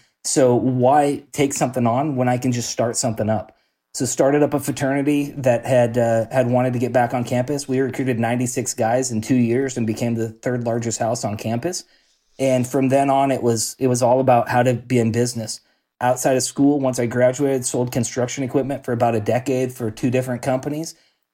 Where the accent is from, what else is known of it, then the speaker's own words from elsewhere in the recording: Salem, Oregon, United States; So grew up and born and raised in Salem, Oregon. And my dad was in construction. My mom worked for the local high school.